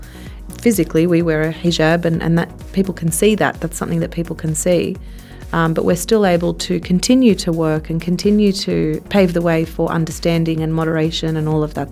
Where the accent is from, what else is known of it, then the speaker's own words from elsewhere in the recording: Sydney, New South Wales, Australia; born there; also born or lived in Tasmania / Bondi / Gosford; I was born in Sydney, but then we moved for a portion of time, we lived in Tassie. Then we moved from Tasmania, we went to Bondi. And then after Bondi, we were in Gosford.